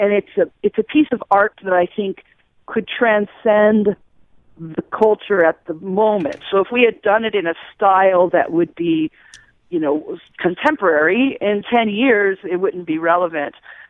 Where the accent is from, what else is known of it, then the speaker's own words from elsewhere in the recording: Chicago, Illinois, United States; I grew up in Chicago, and I'm part Italian, and I just thought, I want to sing in Italian.